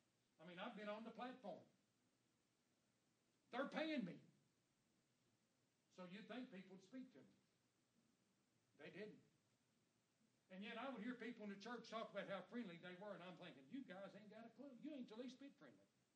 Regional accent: Knoxville, Tennessee, United States; But I grew up in Knoxville, Tennessee, went to UT, sold Cokes and Neyland Stadium when I was a little bitty fella.

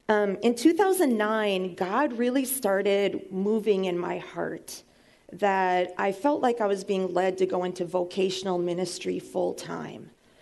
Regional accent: North Dakota, United States; born there; I was born in North Dakota. I don't know if any of you have been there, but that's where I was born.

